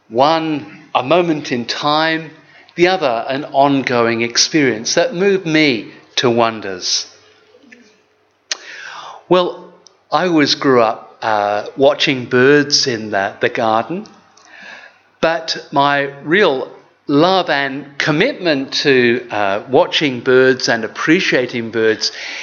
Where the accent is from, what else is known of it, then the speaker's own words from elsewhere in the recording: United Kingdom; now in Australia; unlike growing up in Britain, by and large